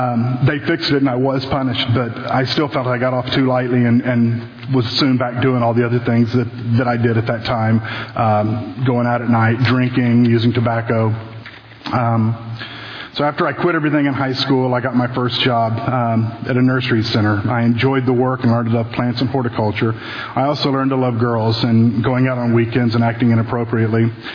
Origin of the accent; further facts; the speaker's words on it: Oklahoma City, Oklahoma, United States; also born or lived in Richardson, Texas; On the last day of kindergarten in 1970, we moved from Richardson, Texas to Oklahoma City, where we would live until I finished sixth grade.